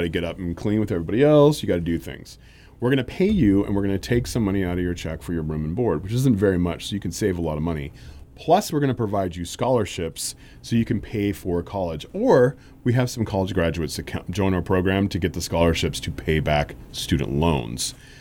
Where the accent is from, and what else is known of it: California, United States; born or raised there